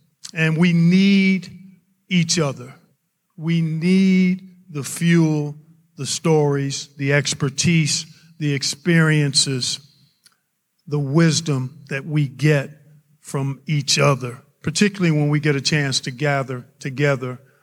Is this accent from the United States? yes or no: yes; Cleveland, Ohio, United States; Basketball once sat on the throne of my life as I grew up in Cleveland and dreamed of being able to play for pay someday